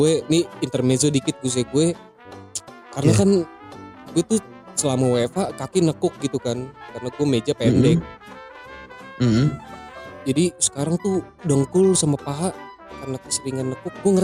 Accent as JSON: {"language": "Indonesian", "region": "Jakarta", "country": "Indonesia", "said": "Oke, gue juga dari Jakarta pamit ya."}